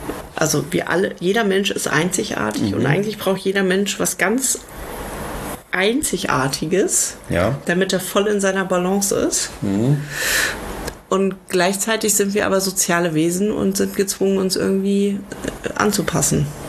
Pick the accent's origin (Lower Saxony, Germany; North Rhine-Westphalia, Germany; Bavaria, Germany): Lower Saxony, Germany; ich bin ja in Niedersachsen zur Schule gegangen